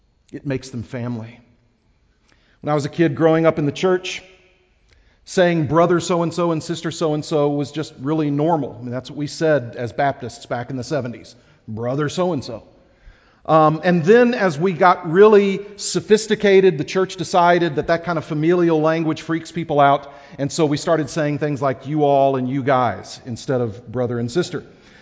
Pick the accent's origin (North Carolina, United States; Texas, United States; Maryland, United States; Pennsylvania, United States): Texas, United States; also born or lived in Philadelphia area; I'm from Texas, and in Texas, we're kind. We shake hands. We'll even hug you in Texas.